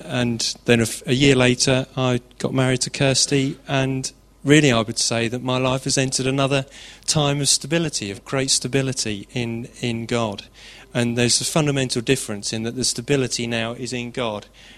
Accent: Bedford, East of England, United Kingdom; born there; I was born in Bedford, which isn't a bad start, and it's even worse than that, actually, in that my family actually comes from Bedford and the villages around, the ones without webbed feet.

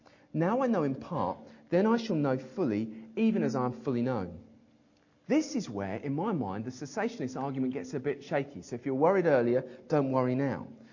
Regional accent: United Kingdom; Please, God, remember I'm British.

